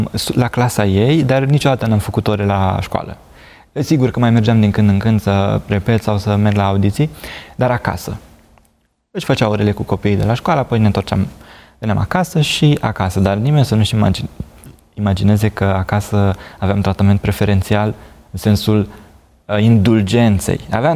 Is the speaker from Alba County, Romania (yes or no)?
no; Giurgiu, Giurgiu County, Romania; also born or lived in Ploiești / Vălenii de Munte; Și noi la 4 ani ne-am mutat la Giurgiu. Eu m-am născut la Ploiești, apoi am locuit la Vălin de Munte, ne-am mutat la 4 ani la Giurgiu